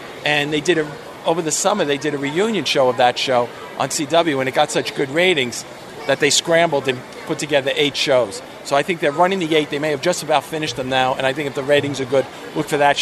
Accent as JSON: {"language": "English", "country": "United States", "said": "You know, as an American, as a comedy writer."}